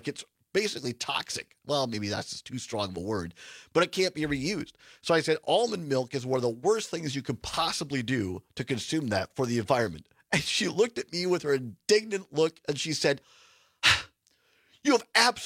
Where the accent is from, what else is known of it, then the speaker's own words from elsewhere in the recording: Wisconsin, United States; And I was just lonesome from Wisconsin.